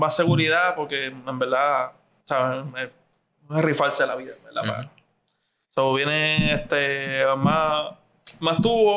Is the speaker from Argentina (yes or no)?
no; Vieques, Puerto Rico; yo soy originalmente de Vieques. De Vieques.